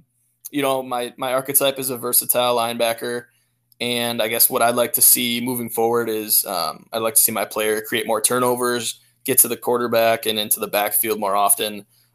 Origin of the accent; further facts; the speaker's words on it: Wisconsin, United States; Yeah, so I'm from Wisconsin, so that's kind